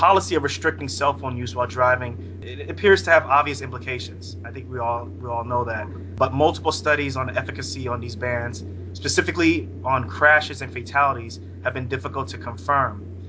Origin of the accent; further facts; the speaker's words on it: New York, United States; So back in my home state, in New York State in 2001